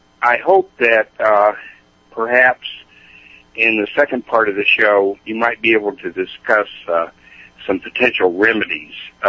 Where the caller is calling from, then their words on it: Biloxi, Mississippi, United States; I'm calling from Biloxi, Mississippi.